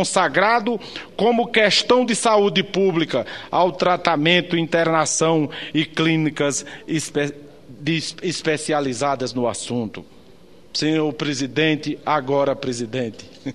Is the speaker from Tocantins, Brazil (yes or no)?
no; Paraíba, Brazil; Como paraibano e nordestino, representante da gente trabalhadora da minha região